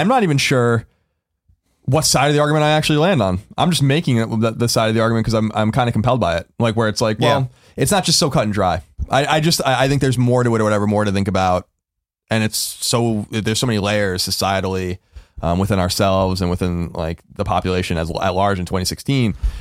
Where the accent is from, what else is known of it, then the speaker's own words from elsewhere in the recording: United States; I'm American, I'm white, I'm male, and I'm straight.